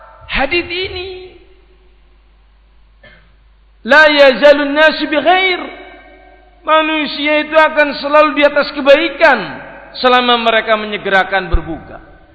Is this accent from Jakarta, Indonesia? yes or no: no; Banyumas, Central Java, Indonesia; Karena saya orang Banyumasan, menduan itu favorit, Pak.